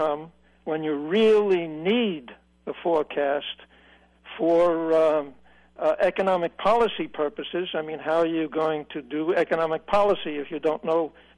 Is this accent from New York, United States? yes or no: yes; Brooklyn, New York, United States; I'm from Brooklyn, of course.